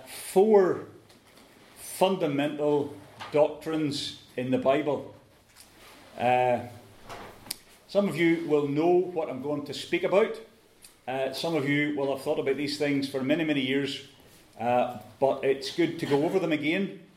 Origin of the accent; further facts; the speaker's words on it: Northern Ireland, United Kingdom; accent: Scottish; also born or lived in Scotland; I know some of you guys. I'm from Northern Ireland. I have a Scottish accent. I'm not sure why, but that's, you might think I'm from Scotland, but I'm not really. I'm from the north of Ireland. I spent some time in Scotland